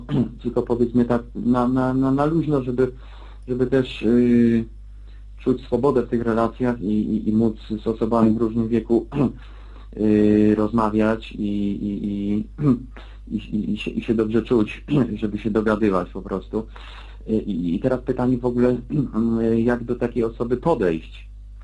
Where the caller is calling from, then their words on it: Kraków, Lesser Poland, Poland; z Krakowa.